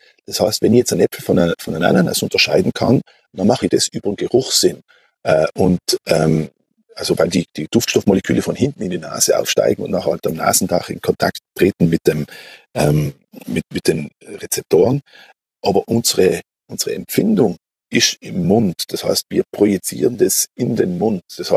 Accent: Merano, Trentino-Alto Adige, Italy; moved away as an adult; also born or lived in Vienna, Austria; Ich bin aus Algund und Meran nach Wien gegangen, in die große Stadt

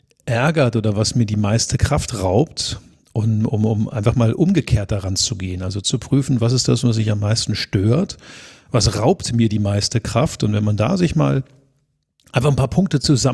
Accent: Dornenheim, Germany; ich komme aus einer Adelsfamilie. Da fühlen sich immer alle so wichtig. Die haben immer einen ganz hohen Puls und wir kommen aus Dornenheim.

